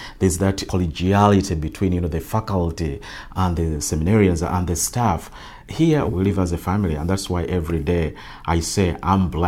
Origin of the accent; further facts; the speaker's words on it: Uganda; Growing up in Uganda, the only people I knew were Ugandans of my tribe, the Baganda. Everything was celebrated, you know, in my mother tongue, sometimes English and Latin.